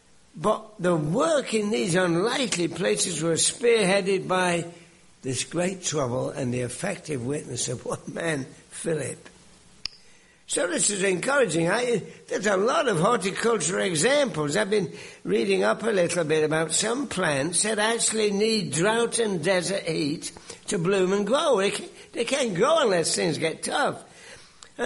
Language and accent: English; England, United Kingdom; now in United States; I've been here for many years. Before most of you were born, I came over from Britain, but the accent remains. And one thing that remains for an Englishman is, having grown up in England